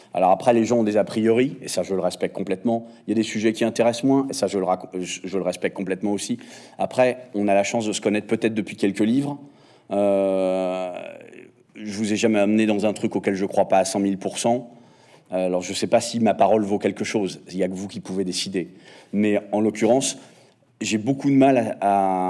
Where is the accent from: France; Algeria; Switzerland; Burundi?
France; Moi, je suis français, je vis en région parisienne, je travaille depuis 35 ans, presque 40 ans dans le cinéma